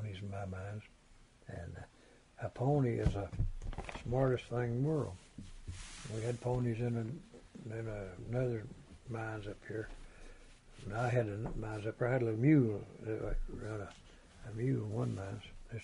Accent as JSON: {"language": "English", "region": "West Virginia", "country": "United States", "said": "It was that same company that we come from West Virginia over here in 31, you see. My dad come 31."}